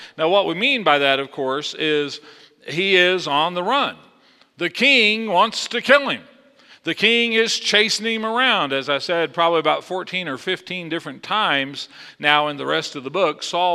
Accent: Texas, United States; But, you know, he assumed I liked it because I was from Texas.

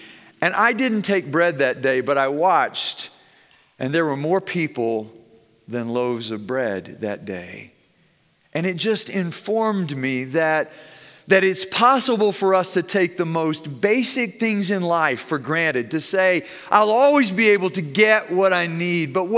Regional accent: Groß-Gerau, Hesse, Germany; I had the advantage growing up in Germany, living in a little village called Großgerau, to live above a bakery.

